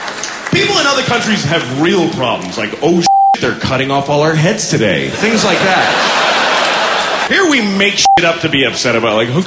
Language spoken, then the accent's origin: English; United States; I shouldn't have to do that. I'm American.